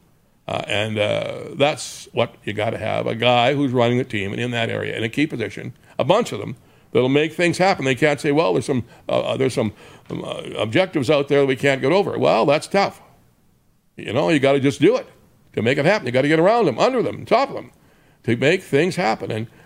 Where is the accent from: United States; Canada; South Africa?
Canada; I hope, as a Canadian, a bunch of Canadians will band together